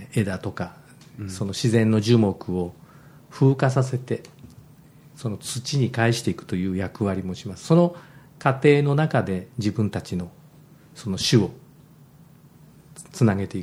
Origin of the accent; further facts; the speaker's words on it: Kakegawa, Shizuoka, Japan; 掛川っていう私のそのふるさとの掛川ではお茶を作るためにお茶畑の周りにある海苔面って分かりますかね